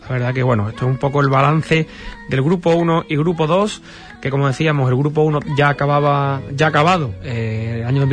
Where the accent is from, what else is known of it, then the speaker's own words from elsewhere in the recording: Huelva, Andalusia, Spain; Somos de Huelva, que apostar por lo de Huelva